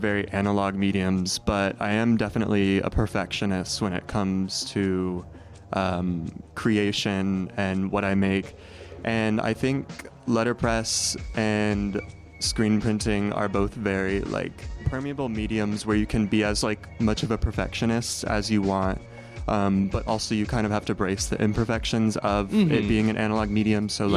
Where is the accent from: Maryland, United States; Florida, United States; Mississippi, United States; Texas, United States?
Mississippi, United States; now in Richmond, United States; So South Mississippi.